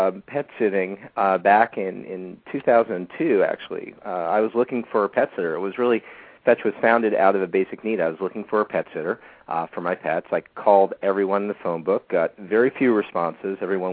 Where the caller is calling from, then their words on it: Berkeley, California, United States; I'm calling from Berkeley, California.